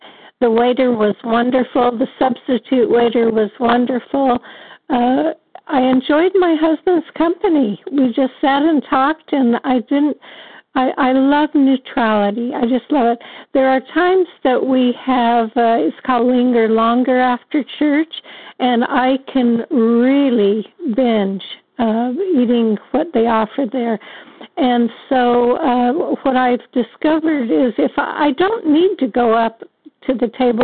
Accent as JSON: {"language": "English", "region": "California", "country": "United States", "said": "Thank you so much. I'm from California. I'm grateful to be here."}